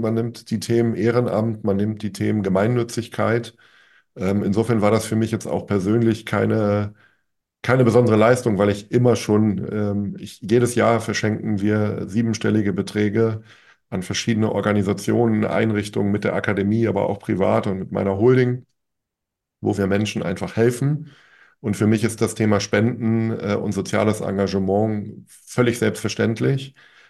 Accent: Hamburg, Germany; ich bin in Hamburg geboren, ich lebe seit jeher hier in Hamburg

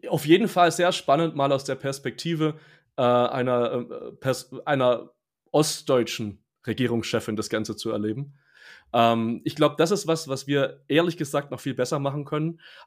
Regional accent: West Germany, Germany; das können wir uns als Westdeutsche nur sehr, sehr schwer vorstellen

